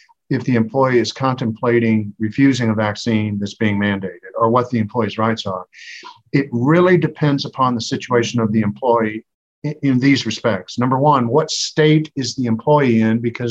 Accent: Texas, United States; in my home state of Texas, we are considered an at-will employment state

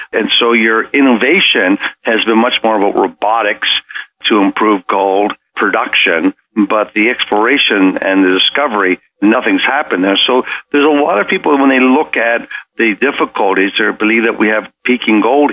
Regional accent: Toronto, Ontario, Canada; now in Texas, United States; I moved from Toronto almost 30 years ago to Texas, and so that's why they call me a Texcan.

